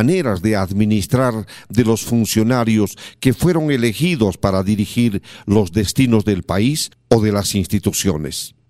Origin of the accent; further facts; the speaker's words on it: Peru; haciéndonos sentir siempre orgullosos de haber nacido en esta tierra, gritando a los cuatro vientos que somos peruanos